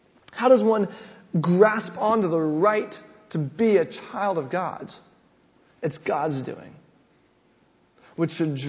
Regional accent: England, United Kingdom; I'm English. I got confirmed in the Church of England. Yeah, I'm a Christian.

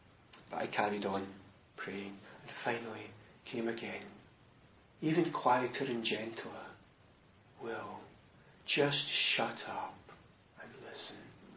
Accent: United Kingdom; Okay, we're British, so we're maybe not going to say it out loud.

